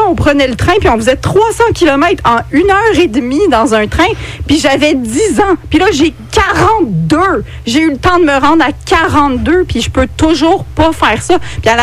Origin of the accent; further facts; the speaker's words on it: Quebec, Canada; en tant que Canadienne slash Québécoise